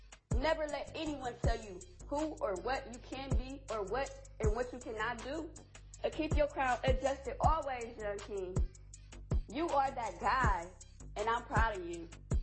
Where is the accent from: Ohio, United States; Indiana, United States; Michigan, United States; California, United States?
Ohio, United States; Yeah, I'm actually from Ohio, so, you know, it ain't too far from there.